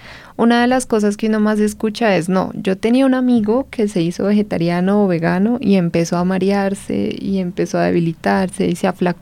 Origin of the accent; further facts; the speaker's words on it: Colombia; para absolutamente todo lo que nosotros comemos como colombianos